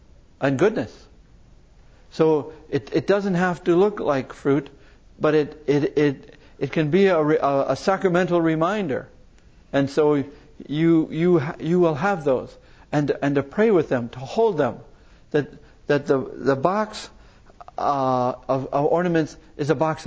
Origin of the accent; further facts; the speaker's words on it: Milwaukee, Wisconsin, United States; a company in my hometown of Milwaukee